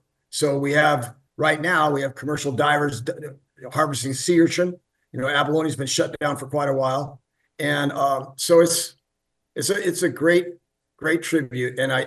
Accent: Santa Barbara, California, United States; I was raised in Santa Barbara, multiple generations, an avid surfer, and have worked all over the world, but have luckily been able always to come back to Santa Barbara

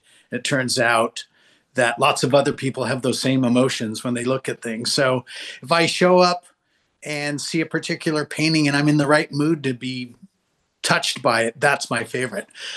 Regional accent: Santa Barbara, California, United States; now in New Mexico, United States; when I moved away to New Mexico from California, you know, from Santa Barbara, it was somewhat of a psychic shock going from a beach person to suddenly having cows and horses in our backyard. And I missed Santa Barbara.

